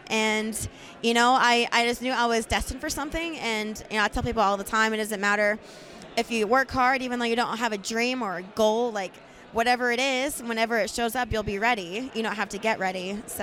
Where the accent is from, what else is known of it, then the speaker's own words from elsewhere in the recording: Tennessee, United States; you know, I'm from Tennessee. Like, I didn't even know what California was. I've never been there.